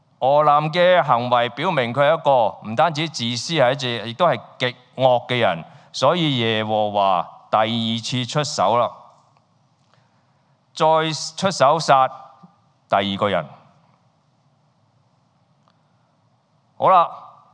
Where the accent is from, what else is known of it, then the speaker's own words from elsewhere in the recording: China; 例如係其實我哋中國人都有過繼呢樣嘢噶